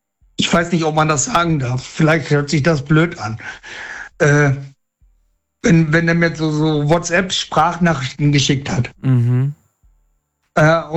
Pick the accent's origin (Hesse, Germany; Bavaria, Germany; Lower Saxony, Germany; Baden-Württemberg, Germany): Lower Saxony, Germany; Osnabrück; Ich meine, ich komme ja aus der Osnabrücke, ne?